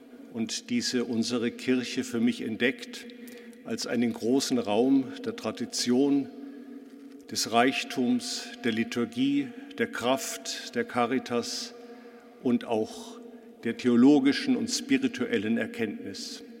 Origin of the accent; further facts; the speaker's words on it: Munich, Bavaria, Germany; born there; Ich bin hier in München geboren, das klang an, und wurde ganz in der Nähe am Sendinger Torplatz in St. Matthäus im evangelisch-lutherischen Ritus getauft, bin in einem protestantischen Elternhaus aufgewachsen